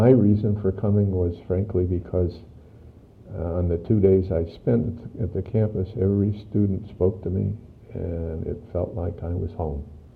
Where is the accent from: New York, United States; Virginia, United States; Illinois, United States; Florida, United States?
Virginia, United States; Richmond; born there; Well, I was born in Richmond, Virginia. My parents were from Richmond, even though I was never raised there.